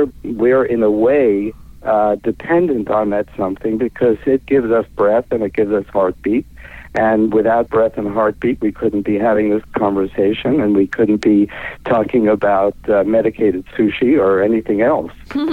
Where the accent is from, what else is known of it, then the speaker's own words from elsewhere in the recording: New York City, New York, United States; things that I did growing up in New York City, and a unique life that I'm leading.